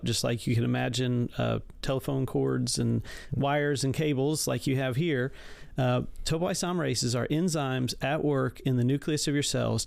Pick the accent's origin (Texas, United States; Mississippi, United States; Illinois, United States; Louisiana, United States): Illinois, United States; Troy; So I grew up in Southern Illinois, Troy, Illinois. It's a little kind of farming town.